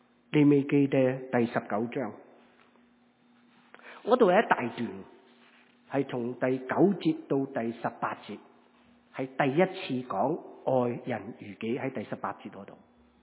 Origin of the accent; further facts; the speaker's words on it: Dongguan, Guangdong, China; 我是东莞人嚟嘅，咁我哋在座咧有潮州人啊